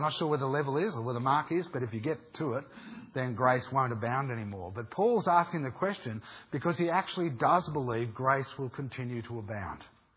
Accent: Australia; I'm an Australian, so forgive me.

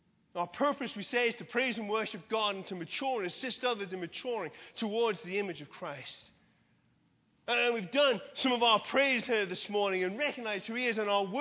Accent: England, United Kingdom; because I'm English and we don't do that sort of thing.

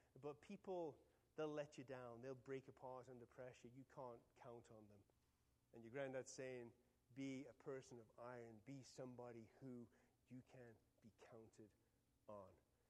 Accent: Liverpool, North West England, United Kingdom; we're from Liverpool, which is a port city, right?

